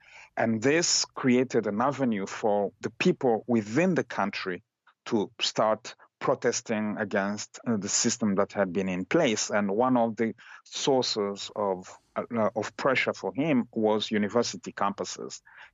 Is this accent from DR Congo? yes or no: yes; Kisangani, Tshopo, DR Congo; while growing up in Zaire in the 80s, I never dreamt of being an artist, simply because in Kisangani, which was the third largest city in the country